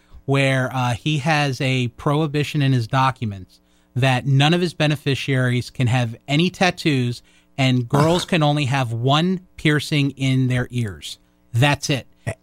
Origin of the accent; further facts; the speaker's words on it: Boca Raton, Florida, United States; now in Coral Springs, United States; So I grew up in Boca.